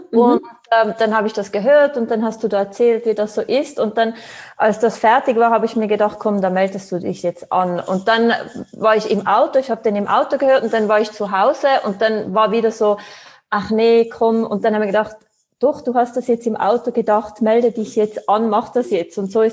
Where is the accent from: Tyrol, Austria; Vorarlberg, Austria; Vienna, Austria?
Tyrol, Austria; Also ursprünglich bin ich aus Tirol, bin geboren und aufgewachsen in Tirol, Österreich.